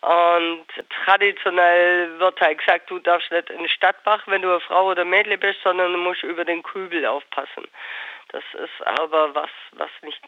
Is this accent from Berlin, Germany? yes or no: no; Memmingen, Bavaria, Germany; born there; Also ich als gebürtige Memmingerin werde davon ausgeschlossen.